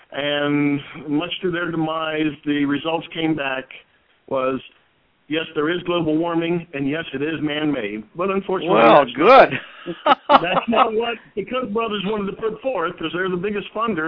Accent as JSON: {"language": "English", "town": "Cambridge", "region": "Maryland", "country": "United States", "tie": "born or raised there", "said": "I grew up in Maryland, and matter of fact, Cambridge, Maryland, not too far from was where my farm is"}